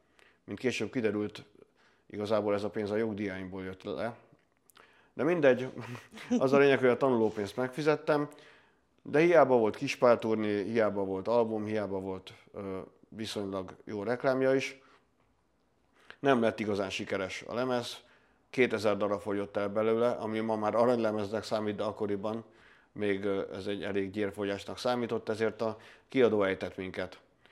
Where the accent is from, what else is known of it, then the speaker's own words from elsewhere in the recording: Komló, Baranya, Hungary; én Komlón éltem akkor, ott nevelkedtem. Aki nem tudná, Komló Baranya megye bányászvárosa volt akkoriban, most már nincs bánya, de akkoriban ez egy ipari város volt.